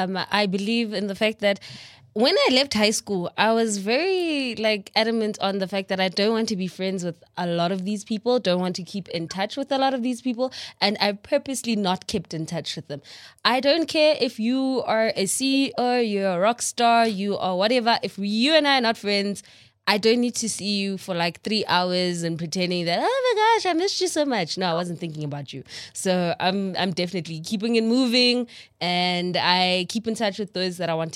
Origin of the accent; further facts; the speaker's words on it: Gauteng, South Africa; I'm from the East Rand.